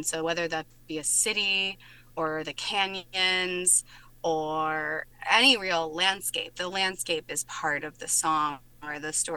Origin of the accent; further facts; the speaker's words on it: Appalachia, United States; especially because I was from Appalachia and like that wasn't in the air where I came from.